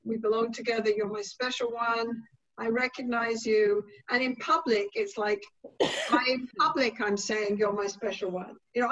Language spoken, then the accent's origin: English; England, United Kingdom; That's because I'm English. English people don't stop breathing till they've drunk tea, okay?